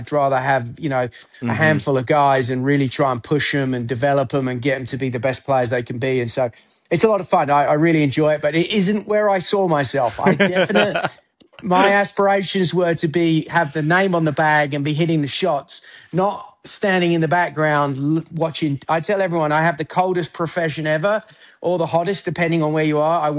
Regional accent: England, United Kingdom; moved away as an adult; now in United States; I grew up in England. I came to America on a scholarship because my aspiration was to play the European Tour.

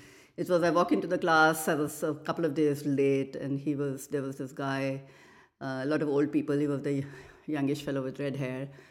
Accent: Kolkata, West Bengal, India; And again, it had its roots in growing up in Calcutta and seeing these great disparities, yeah, in income.

